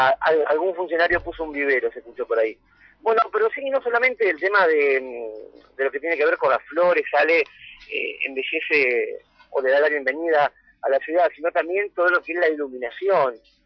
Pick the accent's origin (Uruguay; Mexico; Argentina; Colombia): Argentina; Así somos los argentinos.